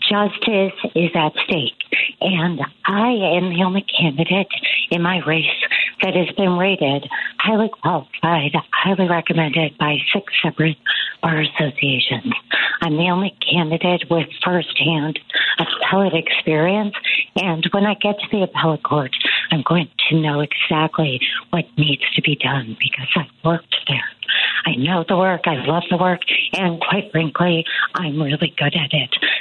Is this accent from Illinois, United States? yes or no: yes; Park Ridge, Illinois, United States; So I grew up in the northwest suburbs in Park Ridge. I've lived in the city for 30 years, come from a really close-knit family